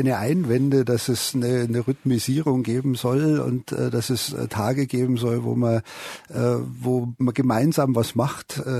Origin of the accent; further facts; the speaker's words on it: Bavaria, Germany; ich komme aus Bayern, wie man vielleicht aus meiner Sprachfärbung vernehmen kann.